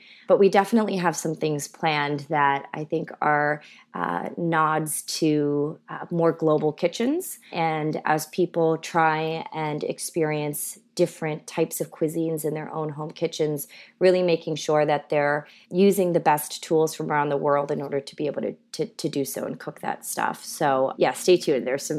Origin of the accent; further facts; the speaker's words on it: Kansas, United States; born there; also born or lived in California; So I was born in Kansas, of all places, which is not where you'd find, I think, a lot of Korean American families in the early 80s.